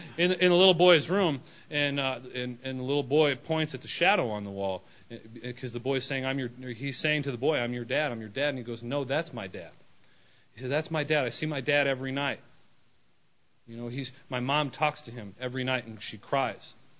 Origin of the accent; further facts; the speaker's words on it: Denver, Colorado, United States; that I work in the substance abuse treatment field. I'm from Denver, Colorado.